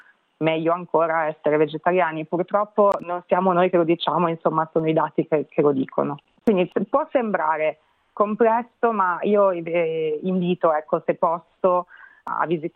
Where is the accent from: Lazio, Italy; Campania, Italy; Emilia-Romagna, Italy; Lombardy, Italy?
Lombardy, Italy; Milan; now in Australia; Io dal canto mio sono cresciuta a Milano